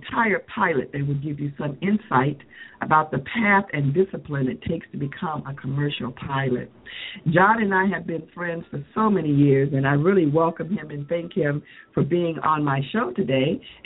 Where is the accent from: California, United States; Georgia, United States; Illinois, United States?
Illinois, United States; Chicago; I'm from Chicago and in Chicago, and we've had extreme weather the last couple of weeks.